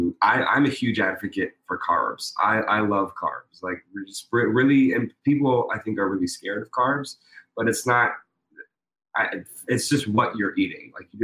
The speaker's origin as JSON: {"language": "English", "town": "Pittsburgh", "region": "Pennsylvania", "country": "United States", "said": "I went to a recreational dance studio in Penn Hills, Pittsburgh. I'm from Pittsburgh, Pennsylvania."}